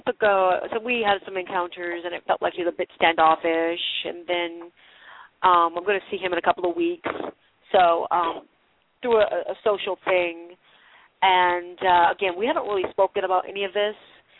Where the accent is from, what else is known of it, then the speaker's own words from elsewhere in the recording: California, United States; California.